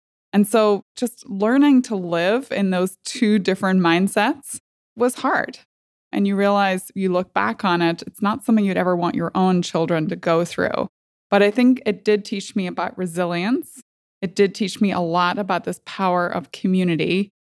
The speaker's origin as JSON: {"language": "English", "region": "Northern Ireland", "country": "United Kingdom", "tie": "born or raised there", "said": "Yeah, growing up in Northern Ireland, certainly you look back at your life, very formative. I did grow up during the Troubles"}